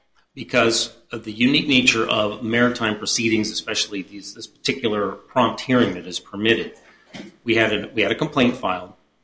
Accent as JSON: {"language": "English", "town": "Annapolis", "region": "Maryland", "country": "United States", "said": "I am not. I'm from Annapolis."}